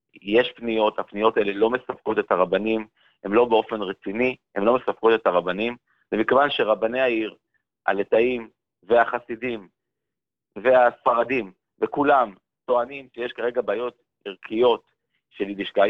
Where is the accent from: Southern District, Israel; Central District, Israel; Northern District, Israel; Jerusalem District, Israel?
Jerusalem District, Israel; Jerusalem; אני אומנם ירושלמי, משפחה ירושלמית, כבר דורות